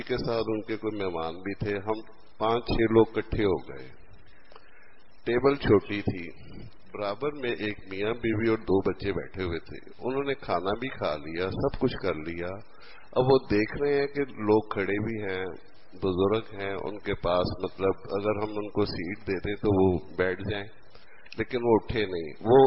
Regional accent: Lahore, Punjab, Pakistan; میں ادھر لاہور کا رہنے والا ہوں.

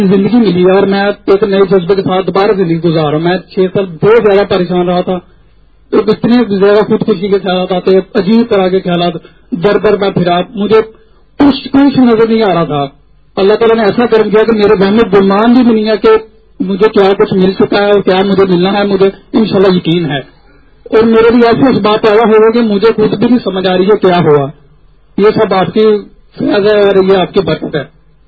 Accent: Faisalabad, Punjab, Pakistan; تو میں فیصلہ آباد سے ہوں.

